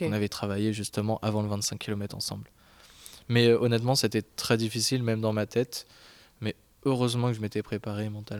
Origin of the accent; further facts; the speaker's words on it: Le Havre, Normandy, France; je suis du Havre, 26 ans et nageur.